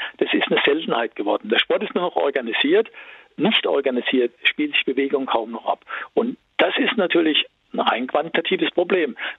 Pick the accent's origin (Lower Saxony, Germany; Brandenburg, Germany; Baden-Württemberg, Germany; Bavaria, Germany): Baden-Württemberg, Germany; da bin ich jetzt auch konkret beteiligt, weil ich komme ja aus Baden-Württemberg.